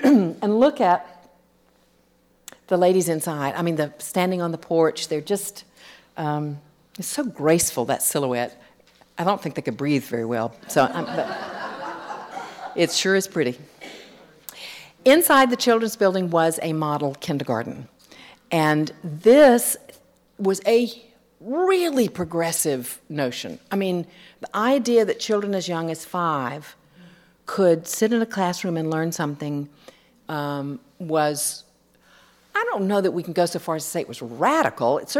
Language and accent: English; Atlanta, Georgia, United States; I grew up in Atlanta